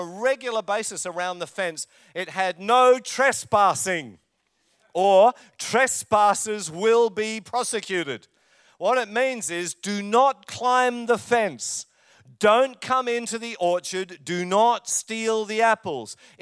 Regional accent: London, United Kingdom; I was born in England. Through the 60s, I was growing up. And near where we lived in the eastern part of London, there was an apple orchard.

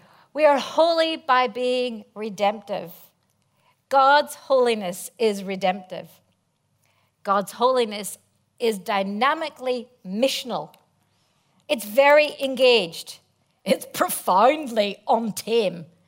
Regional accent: Ireland; excuse me, I'm Irish.

